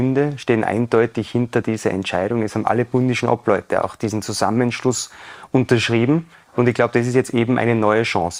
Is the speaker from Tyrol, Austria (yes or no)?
yes; Innsbruck, Tyrol, Austria; Also ich bin Innsbrucker und bin auch schon wieder da.